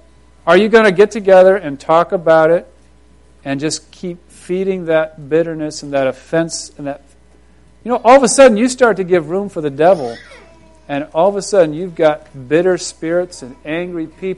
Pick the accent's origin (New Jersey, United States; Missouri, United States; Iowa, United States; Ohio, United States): Ohio, United States; I come from Geauga County